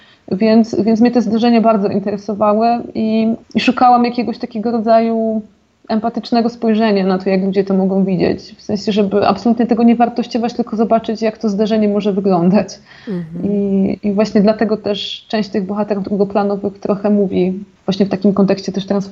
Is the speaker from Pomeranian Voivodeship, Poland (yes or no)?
no; Silesian Voivodeship, Poland; ja w ogóle mówię o Górnym Śląsku, chociaż jestem z Zagłębia